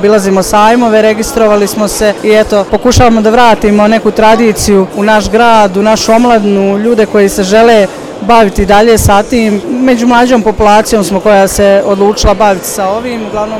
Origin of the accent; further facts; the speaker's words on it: Drvar, Federation of Bosnia and Herzegovina, Bosnia & Herzegovina; dolazim iz Drvara